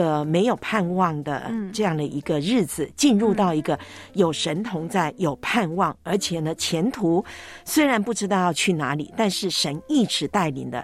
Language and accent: Chinese; China; 我们中国人其实传统来说过年其实是避年